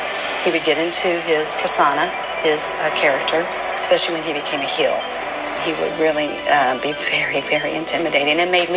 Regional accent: Houston, Texas, United States; I grew up in Houston, Texas.

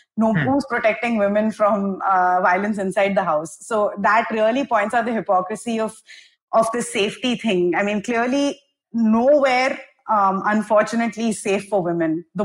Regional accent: Chennai, Tamil Nadu, India; now in Delhi, India; When I am from Chennai, I moved to Delhi for work a few years ago, and my relatives were, beside themselves because Delhi obviously has a reputation for being highly unsafe.

